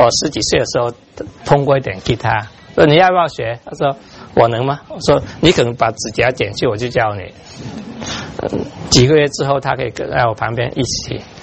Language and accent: Chinese; China; 中国人有一些问题，我是中国人，我在 Chinatown 的时候看着他们做生意